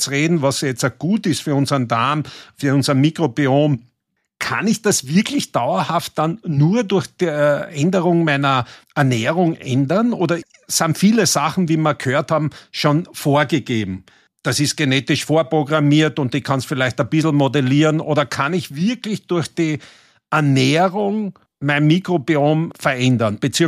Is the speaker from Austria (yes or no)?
yes; Carinthia, Austria; Da sind wir Kärntner schon mal dran, oder?